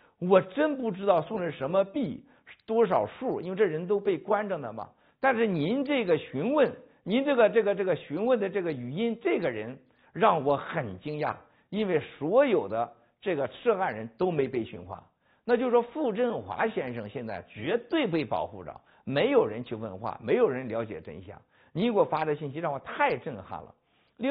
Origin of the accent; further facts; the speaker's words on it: China; 而且犯了我们中国人在世界上所有人都认为的毛病